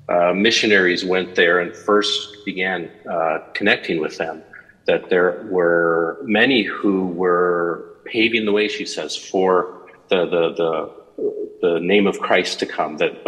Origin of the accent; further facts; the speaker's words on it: Ontario, Canada; And on my mother's side, I am Moose Cree from the Moose Cree and Tekwatagamo First Nations in Ontario, where I am.